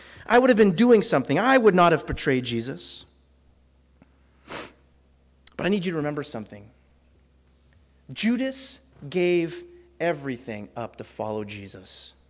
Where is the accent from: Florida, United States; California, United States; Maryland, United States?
California, United States; I'm thinking, I was raised in Northern California.